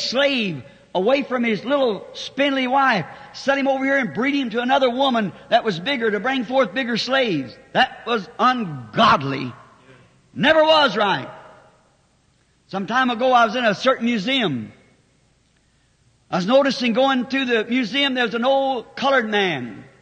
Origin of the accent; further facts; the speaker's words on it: Southern United States, United States; I'm a Southerner, but it wasn't right.